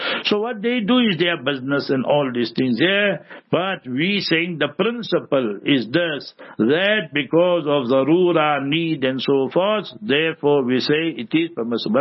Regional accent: Pakistan; now in South Africa; 30, 40 years ago, I came to South Africa. I am South Africa now, but I came from Pakistan, end of 18 November I came.

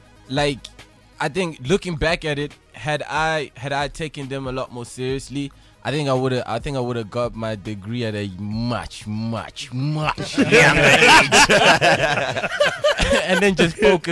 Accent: Yeovil, South West England, United Kingdom; growing up, we grew up in Yeovil, by the way.

